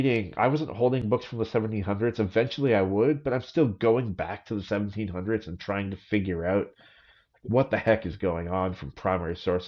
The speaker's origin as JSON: {"language": "English", "town": "Boston", "region": "Massachusetts", "country": "United States", "tie": "born or raised there", "said": "I was raised around Boston history with babysitters and taking us to historical sites."}